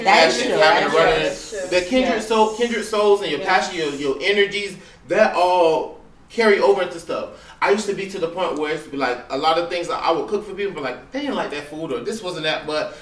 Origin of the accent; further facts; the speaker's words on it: Miami, Florida, United States; now in Atlanta, United States; I'm from Miami originally. Okay. I'm from Little Haiti. Yeah, I'm from Little Haiti.